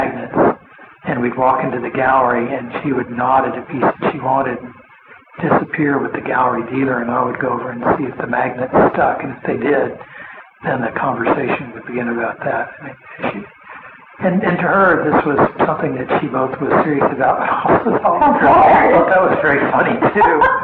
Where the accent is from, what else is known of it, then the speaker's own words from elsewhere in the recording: Houston, Texas, United States; I grew up in Houston. I wasn't born here, but we moved here when I was two or three.